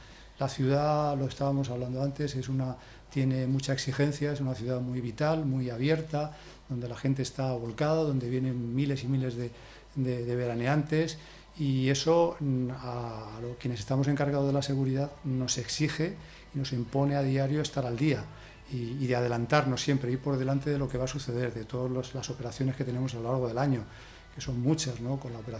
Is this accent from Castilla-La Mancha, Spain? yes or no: yes; Toledo, Castilla-La Mancha, Spain; es la fiesta mayor de mi ciudad, de mi patria chica, de Toledo.